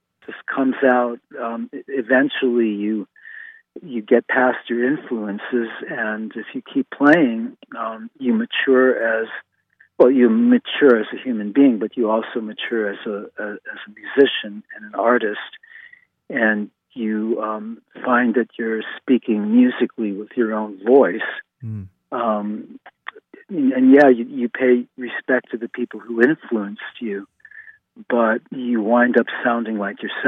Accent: United States; you know, obviously, you know, you're a kid growing up in the United States in the 1960s. You're hearing

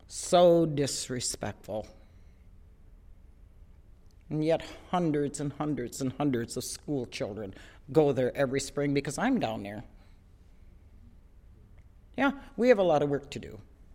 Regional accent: Minnesota, United States; you know, Minnesota, the reason we as American Indians, Ojibwe, Dakota, Anishinaabe people, the reason why we're Episcopalians or Roman Catholics

